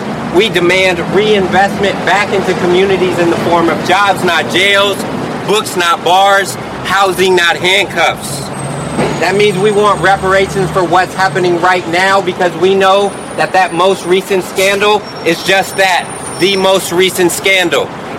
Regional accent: Oakland, California, United States; also born or lived in San Francisco; I was born San Francisco. We moved to Oakland when I was a week old. I was born and raised right near Eastmont Mall

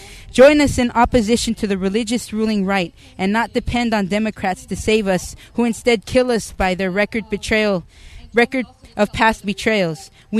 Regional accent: San Francisco, California, United States; As a young Chicana born and raised in Frisco

